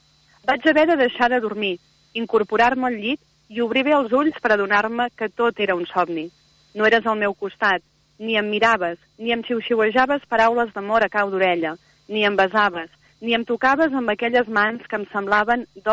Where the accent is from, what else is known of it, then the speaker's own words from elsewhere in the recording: Olot, Catalonia, Spain; jo sóc d'Olot, però m'estimo molt, molt, molt Cadaqués, i llavors és com si fos la meva segona casa, Cadaqués.